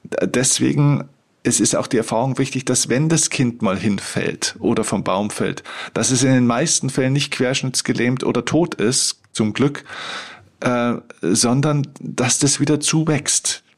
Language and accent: German; Bavaria, Germany; ein kleines Männchen oder ein Manschgall, sagt man bei uns in Bayern